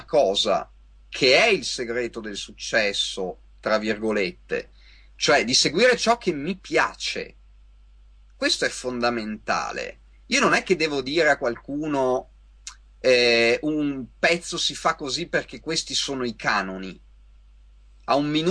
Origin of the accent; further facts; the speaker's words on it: Parma, Emilia-Romagna, Italy; now in Veneto, Italy; Io ho studiato a Modena, sono emiliano, sono di Parma